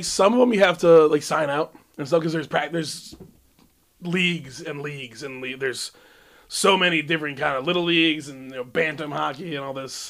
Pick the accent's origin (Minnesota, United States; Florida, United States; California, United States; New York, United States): Minnesota, United States; Bloomington; Like, I'm from Bloomington, Minnesota. What's up? Go Jaguars.